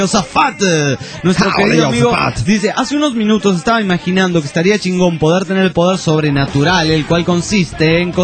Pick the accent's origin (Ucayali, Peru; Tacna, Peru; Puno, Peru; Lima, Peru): Puno, Peru; Juliaca; de Juliaca, Perú.